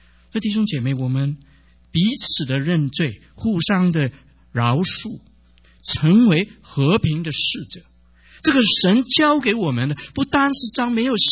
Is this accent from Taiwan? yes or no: no; China; 有的时候跟我们中国人不一样啊